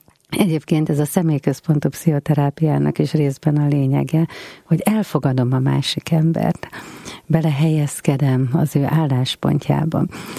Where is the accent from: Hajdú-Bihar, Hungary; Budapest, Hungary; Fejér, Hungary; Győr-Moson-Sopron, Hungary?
Hajdú-Bihar, Hungary; Debrecen; Nagymamámtól katolikus neveltetést kaptam, bár reformátusnak kereszteltek, nyilván már debreceni vagyok, édesanyám katolikus, édesapám református. Ilyenkor a lánygyermeket katolikusnak szokták keresztelni, de Debrecenről lévén szó, én református lettem.